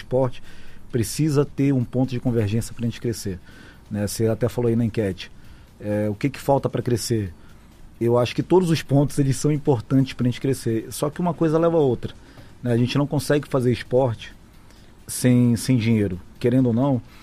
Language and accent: Portuguese; Belém, Pará, Brazil; now in Roraima, Brazil; Eu sou de Belém do Pará e já me considero macuxi, porque já estou aqui há mais de 10 anos, já tenho filhos aqui.